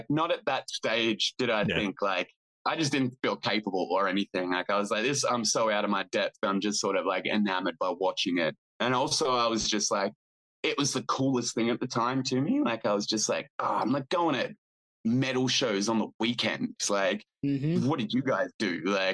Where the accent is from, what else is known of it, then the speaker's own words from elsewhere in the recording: Australia; And it costs a lot to get over there as an Australian band, especially if you do it legitimate with visas and everything like that.